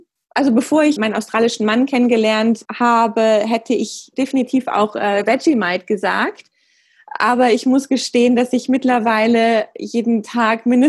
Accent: Cologne, North Rhine-Westphalia, Germany; ich bin 34 Jahre alt. Ich komme ursprünglich aus Köln.

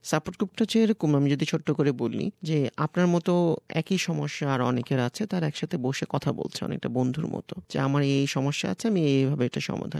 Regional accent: Bangladesh; now in Australia; আমি একজন বাংলাদেশি, অস্ট্রেলিয়াতে কাজ করছি মানসিক স্বাস্থ্য নিয়ে, এবং আমার গবেষণার একটা অংশ হচ্ছে বাংলাদেশি এখানে যারা বসবাস করছেন তাদের মানসিক স্বাস্থ্য নিয়ে।

